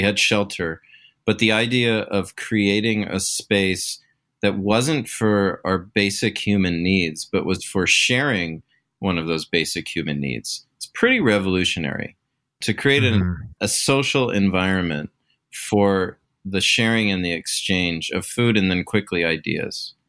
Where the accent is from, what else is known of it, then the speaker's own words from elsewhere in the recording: Pacific Northwest, United States; Yeah, so I'm from the great Pacific Northwest. And when you're from here, it's hard to ever leave because it's really, in many ways, heaven on earth.